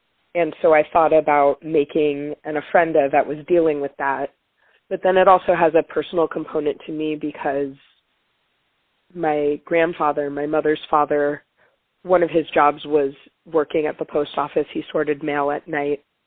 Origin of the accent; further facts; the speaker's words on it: California, United States; I grew up in California, which obviously has a huge population of Mexican heritage or Mexican people, immigrants. And so growing up in the Bay Area, I was surrounded by that culture a lot.